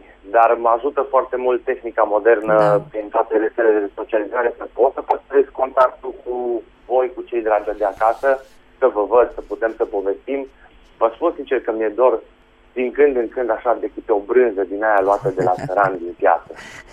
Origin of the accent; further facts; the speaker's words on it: Romania; Pentru că sunt român și așa am să mor